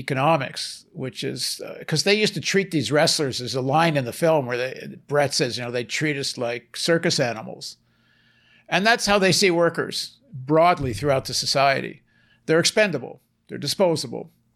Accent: Canada; born there; So they came back to Canada, and then I, as a result of that, I was born in Canada.

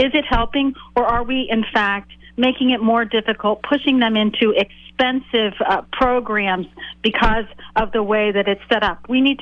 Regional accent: Lakeville, Massachusetts, United States; My hometown is Lakeville, and I have spent time in the South Coast, but I have a sister who lives on the North Shore.

